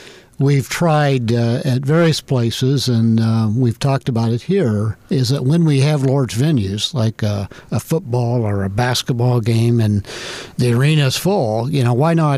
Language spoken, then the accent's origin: English; Pinckneyville, Illinois, United States; And by the way, I'm from Pinckneyville, so I'm not a stranger to this area.